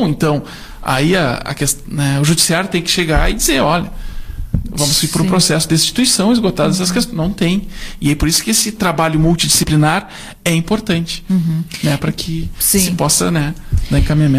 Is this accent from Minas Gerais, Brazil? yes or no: yes; Lavras, Minas Gerais, Brazil; Eu sou de Lavras